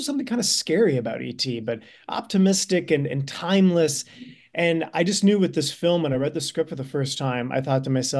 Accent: Madagascar; I was born and raised in Madagascar, which is like a weird little factoid about me.

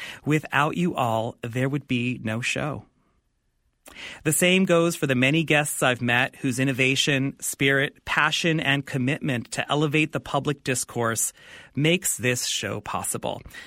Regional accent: Queens, New York, United States; now in San Francisco, United States; I even have cassette recordings of myself as a kid growing up in Queens, New York, playing newscaster aside my older sister.

